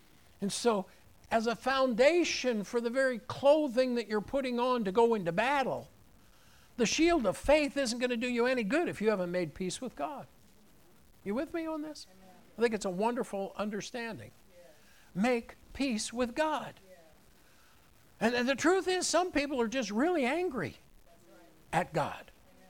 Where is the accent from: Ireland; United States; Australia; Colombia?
United States; But I'm an American and I'm free. I don't have a king. What a problem for us Americans.